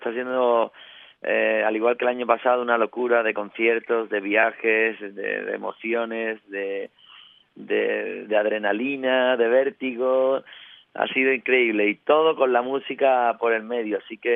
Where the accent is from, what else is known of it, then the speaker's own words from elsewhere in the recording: Isla Cristina, Andalusia, Spain; cuando el otro día canté, por ejemplo, con una artista en mi tierra, en Isla Cristina